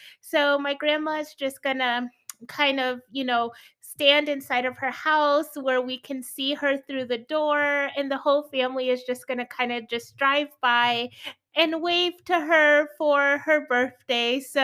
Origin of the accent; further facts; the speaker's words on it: North Carolina, United States; born there; I was born in North Carolina, so that is my home.